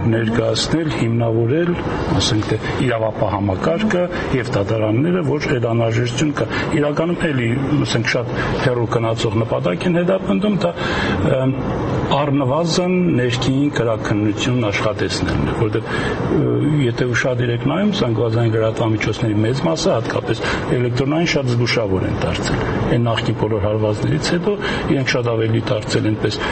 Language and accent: Armenian; Gyumri, Shirak, Armenia; ես որպես գյումրեցի գիտեմ